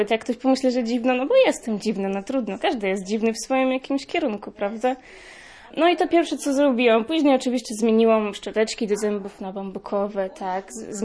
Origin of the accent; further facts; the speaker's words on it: Ukraine; Polish is a second language; Powiem szczerze, że no jestem z Ukrainy i u nas no już jest ten teraz problem